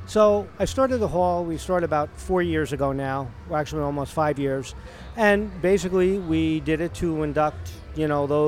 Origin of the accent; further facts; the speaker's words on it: Woodbridge, New Jersey, United States; Yes, I did. Woodbridge, Avenel.